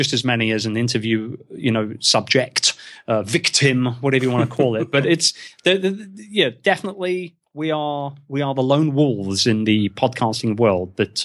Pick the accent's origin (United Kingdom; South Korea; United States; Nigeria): United Kingdom; England; being a Brit, man, I tell you what, they remember you.